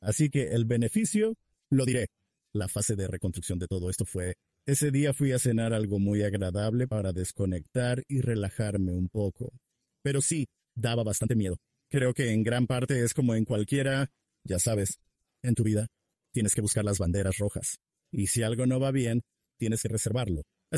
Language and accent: Spanish; Tulare, California, United States; nací en el Valle Central de California. Nacido y criado mucho en la ciudad de Tulare, California, que es una zona rural. Tenemos una proporción de 3 a 1 por persona en mi condado y crecí en una granja lechera a la que habían emigrado mis padres.